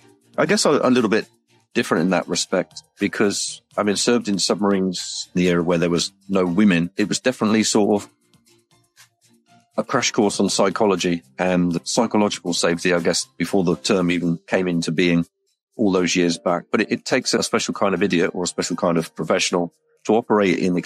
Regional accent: Plymouth, South West England, United Kingdom; I'm from Plymouth, England, in the United Kingdom.

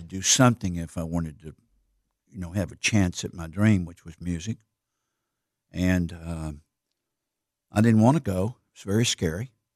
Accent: Humboldt, Tennessee, United States; And, well, I grew up in Tennessee. Grew up in Humboldt, which is, you know, between Memphis and Jackson, Tennessee. And just a country boy

